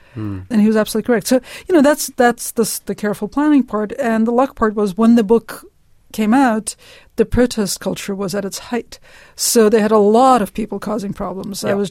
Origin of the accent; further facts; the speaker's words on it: United States; It's worse that I'm American.